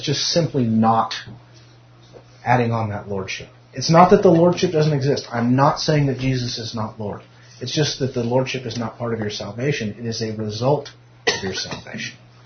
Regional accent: California, United States; I said that because I'm from California.

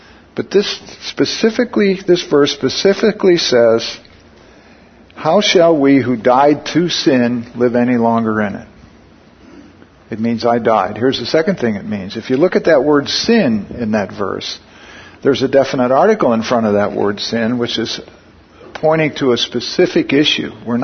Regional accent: Missouri, United States; look, you know, I grew up in Missouri, you got to show me.

